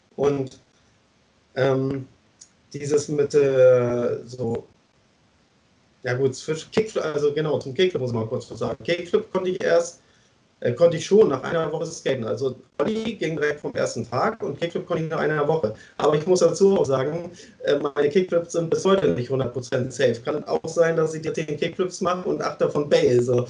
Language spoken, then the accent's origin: German; Rendsburg, Schleswig-Holstein, Germany; Also ich bin Rendsburger. Rendsburg ist so eine Kleinstadt, so ungefähr in der Mitte von Schleswig-Holstein. Und ja, jetzt bin ich da wieder am Start, aber ich hatte auch mal Bock, so andere Städte zu sehen und war halt die letzten 6 Jahre in Münster und München.